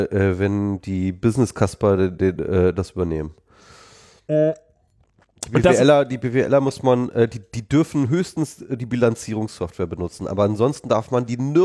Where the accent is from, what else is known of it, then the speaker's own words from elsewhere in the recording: Lower Saxony, Germany; Ich weiß nicht, bei uns in Niedersachsen haben wir immer gesagt, der große